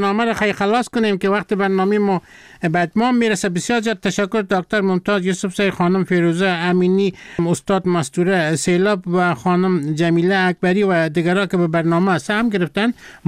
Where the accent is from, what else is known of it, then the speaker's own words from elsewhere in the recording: Afghanistan; first language Turkmen; Persian is a second language; ما خب باز برعلاوه از این زبان ها یک زبان مادریم هم ترکمنی است، ما ترکمنی را میاد دارم، ازبکی را میاد دارم، ترکی را میاد دارم.